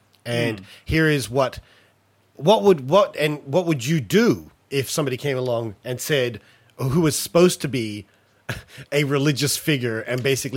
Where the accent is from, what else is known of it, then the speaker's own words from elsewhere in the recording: United States; I'm from America, so I feel like I can speak.